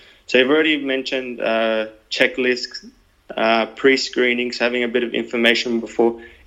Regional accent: Australia; Also, as I just mentioned and previously as well, I'm from Australia.

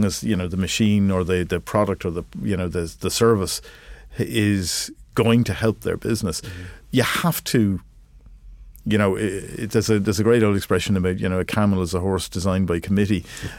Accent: Ireland; So being Irish helps, because we're actually very friendly and people tend to give us the benefit of the doubt.

